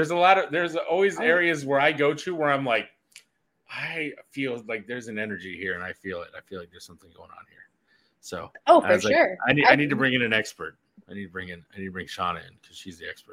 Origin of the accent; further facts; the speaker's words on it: Mount Pleasant, Iowa, United States; when I lived in Mount Pleasant, Iowa, that was my hometown, and I lived in this apartment that was called the Harlan House